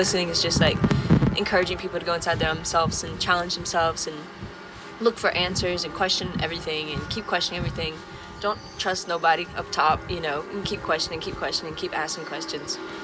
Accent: Southern United States, United States; I grew up in the Bible Belt, so, and I still really love Jesus, you know. And I'm really devoted to different aspects of Buddhism

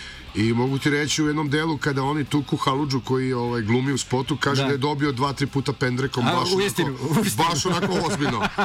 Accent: Šabac, Šumadija and Western Serbia, Serbia; Možda zato što dolazimo iz Šapca. Šabac je jugoslovenski Nashville, tu smo imali … ovaj, Šabačka cigan mala čuvena

